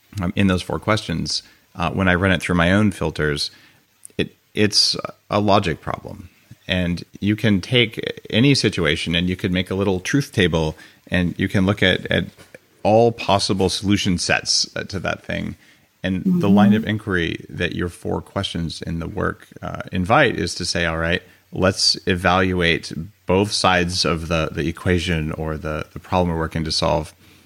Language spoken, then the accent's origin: English; California, United States; I come from Silicon Valley. I'm a former computer hacker.